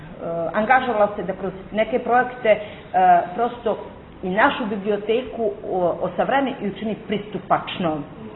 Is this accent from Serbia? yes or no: no; Montenegro; kod nas u Crnoj Gori ništa ne valja